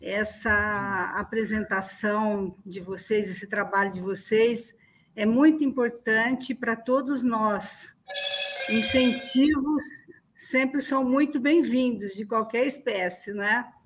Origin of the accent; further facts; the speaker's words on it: Ribeirão Preto, São Paulo, Brazil; also born or lived in Campinas; Eu venho de cidade mais de interior, porque aqui eu venho de Ribeirão Preto